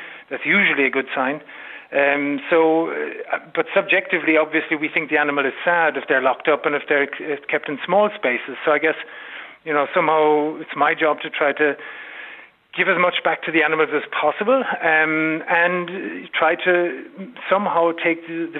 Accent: Cork, Munster, Ireland; I grew up in Cork, but we used to go up to Dublin quite often.

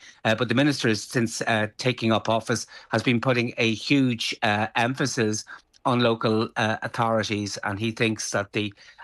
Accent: Galway, Connacht, Ireland; When I grew up in Galway in the 70s and the 80s

